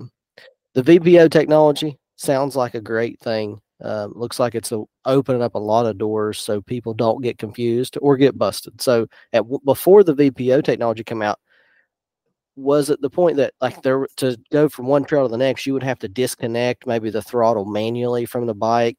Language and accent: English; West Virginia, United States; So I come from Southern West Virginia.